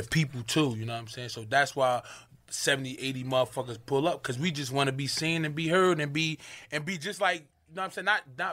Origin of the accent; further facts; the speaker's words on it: Irvington, New Jersey, United States; I'm from Irvington, New Jersey.